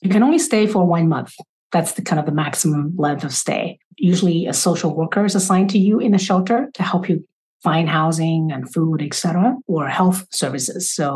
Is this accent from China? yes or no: yes; China; I grew up in poverty because I was born and raised in China in the 1980s.